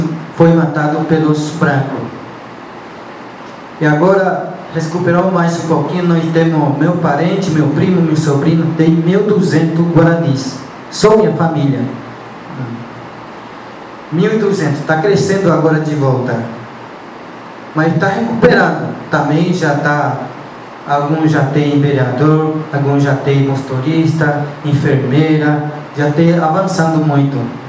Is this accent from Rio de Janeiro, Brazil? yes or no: no; Paraná, Brazil; born there; Porque eu nasci aqui em Paraná, na cidade real antiga, em Boeté